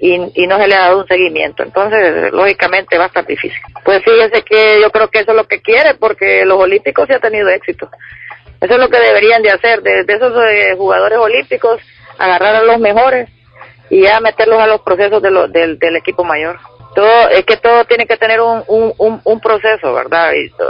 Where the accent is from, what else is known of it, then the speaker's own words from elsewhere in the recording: Honduras; Siempre lo voy a creer como hondureña y como amante del fútbol